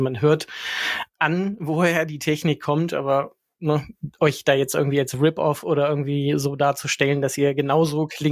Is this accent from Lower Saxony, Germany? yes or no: yes; Lower Saxony, Germany; Ich bin in der Nähe von Göttingen aufgewachsen